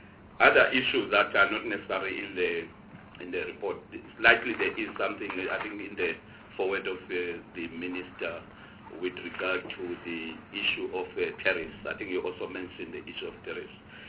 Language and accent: English; Eastern Cape, South Africa; I'm from the Eastern Cape. For years, we've been talking about the Umzimvu project.